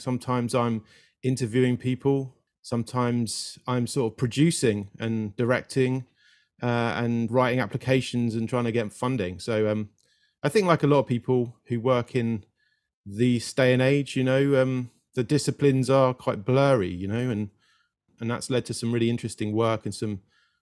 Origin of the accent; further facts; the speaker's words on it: London, United Kingdom; So I grew up in London.